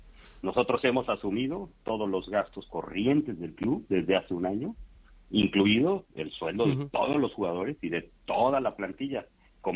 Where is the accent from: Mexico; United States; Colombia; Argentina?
Mexico; now in Spain; nosotros venimos, somos mexicanos y venimos aquí a España por ser un país serio.